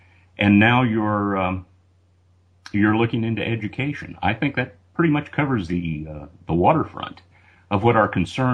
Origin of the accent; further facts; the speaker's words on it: Las Cruces, New Mexico, United States; Well, I was raised mostly in Las Cruces, New Mexico in the 1950s and 60s.